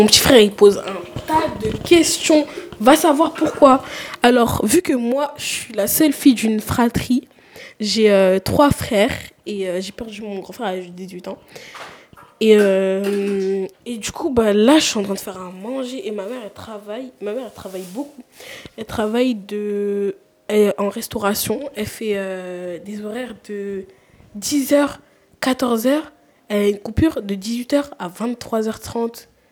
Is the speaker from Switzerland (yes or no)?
no; Guinea; first language Susu; French is a second language; Alors, moi, je suis guinéenne et je parle soussou.